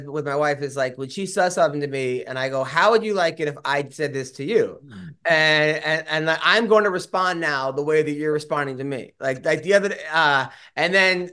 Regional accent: New York, United States; Like, I'm from New York, but I don't have any like New York fans to watch it

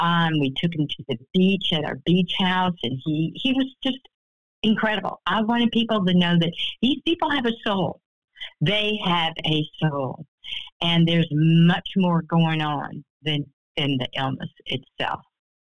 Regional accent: Atlanta, Georgia, United States; born there; I was born in Atlanta, Georgia, in a family that had mental health issues

